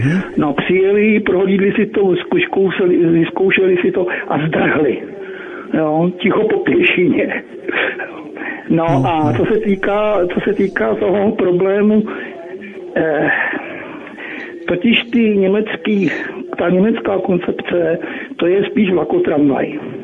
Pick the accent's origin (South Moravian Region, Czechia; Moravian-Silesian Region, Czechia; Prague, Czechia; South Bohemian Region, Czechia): Prague, Czechia; Já jsem z Prahy.